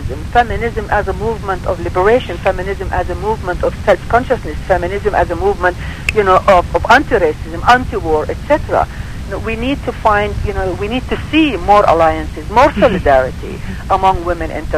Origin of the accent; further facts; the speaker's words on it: Canada; we have not yet, as Canadian women, come to grips